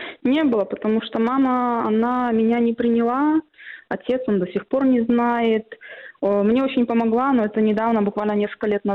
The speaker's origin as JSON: {"language": "Russian", "country": "Belarus", "said": "Но и за это я, как белоруска, очень благодарна, потому что дома в Беларуси у меня и такой возможности не было."}